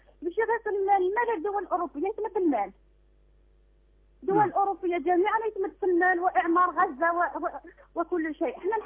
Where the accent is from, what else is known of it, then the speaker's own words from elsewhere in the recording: Algeria; أنا حتما من الجزائر